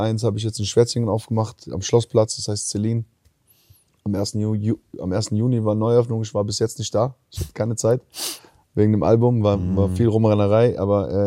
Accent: Albania; Und was Firma betrifft, wir sind Albaner so.

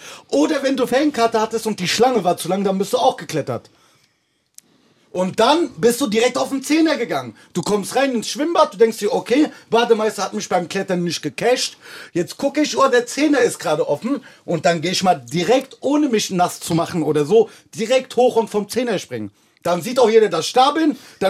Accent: Frankfurt, Hesse, Germany; Bei uns in Frankfurt gab es das Privileg, dass man einen Frankfurt-Pass bekommen hat

